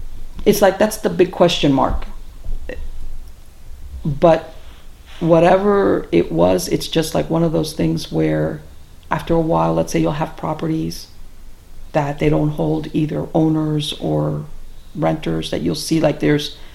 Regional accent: Miami, Florida, United States; I'm Cuban, but I was born and raised here in Miami.

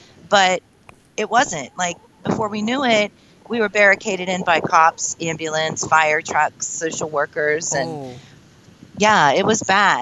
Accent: Crabapple, United States; And I'm a little, you know, I'm from Crabapple.

